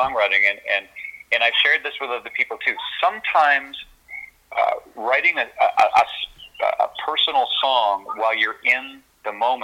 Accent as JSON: {"language": "English", "town": "Hanover", "region": "Ontario", "country": "Canada", "tie": "born or raised there", "said": "And I grew up in Grey Bruce County, Hanover. I was considered, this makes me kind of laugh, I was considered a city kid."}